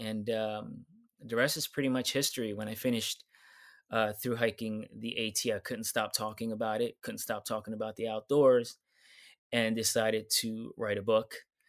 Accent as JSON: {"language": "English", "town": "New York City", "region": "New York", "country": "United States", "said": "Okay. Well … I'm from New York City. Before I hiked the Appalachian Trail 10 years ago, I had zero outdoor experience. The only thing I knew about the outdoors was the city life."}